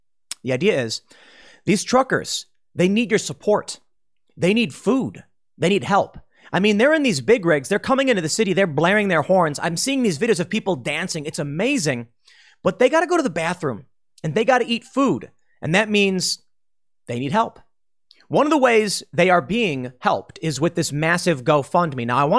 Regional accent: Chicago, Illinois, United States; Like, dude, I'm from Chicago. What do you think?

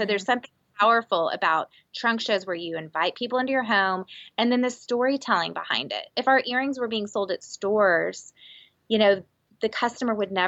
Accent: Texas, United States; I'm from Texas, girl. I mean, my wedding was like 500 people and that was small in my family.

